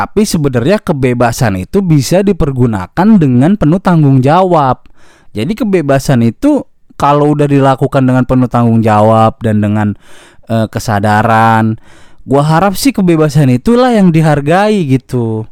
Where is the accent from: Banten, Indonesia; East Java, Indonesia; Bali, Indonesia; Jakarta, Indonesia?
Jakarta, Indonesia; gue bukan orang situ, gue orang Jakarta